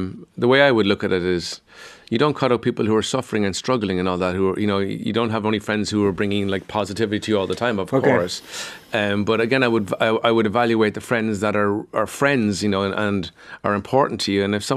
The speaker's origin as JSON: {"language": "English", "town": "Cork", "region": "Munster", "country": "Ireland", "tie": "born or raised there", "said": "And I'm thinking about my own friends growing up in Cork."}